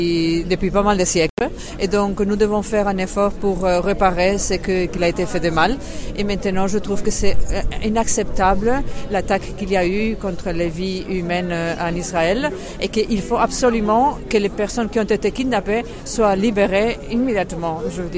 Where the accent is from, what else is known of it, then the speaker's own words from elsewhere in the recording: Spain; Moi, en tant qu'Espagnole, fonctionnaire, mère, et mon mari en tant qu'Allemand. Et nous sommes ici, lui en tant que protestant, moi en tant que catholique.